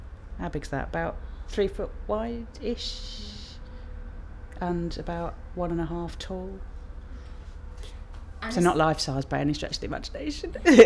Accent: Portsmouth, South East England, United Kingdom; also born or lived in Leeds; now in Leicester, United Kingdom; Yeah, I grew up in Portsmouth. Got some family come up from there today as well. And then I went to university in Leeds and kind of moved back down to Leicester.

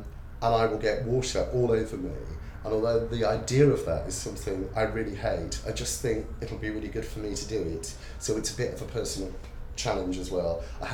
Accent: Cardiff, Wales, United Kingdom; I am 48 years old, I had to think there, and I'm from Cardiff in Wales.

